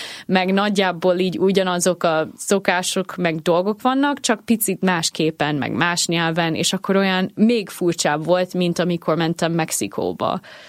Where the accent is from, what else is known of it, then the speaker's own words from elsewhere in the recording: United States; Hungarian is a second language; now in Hungary; én egy olyan részen nőttem fel Amerikában, ahol mindenki kereszténynek mondana magát, de igazából ez csak a kultúrához tartozik